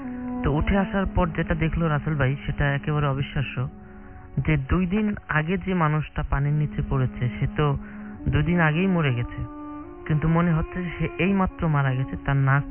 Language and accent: Bangla; Mirpur, Dhaka Division, Bangladesh; মিরপুর থেকে এসেছি।